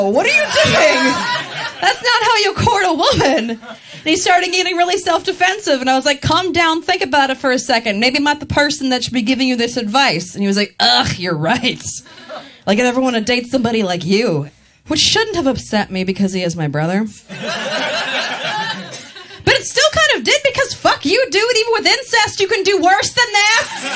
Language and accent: English; Maryland, United States; I'm originally from Maryland, which means that I'm like 20% white trash.